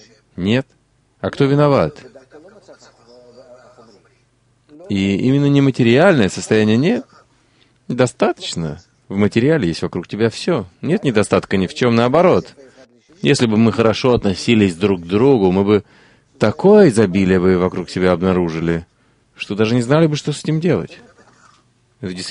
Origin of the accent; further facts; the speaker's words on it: Russia; moved away as an adult; Я сошел на перрон в Вене, я приехал из России, весь поезд был иммигранты.